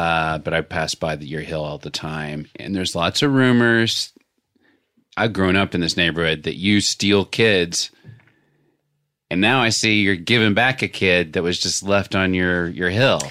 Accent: Little Rock, Arkansas, United States; I grew up in Little Rock, and I remember your graffiti well.

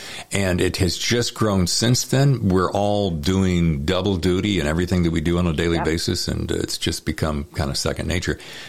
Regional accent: the South, United States

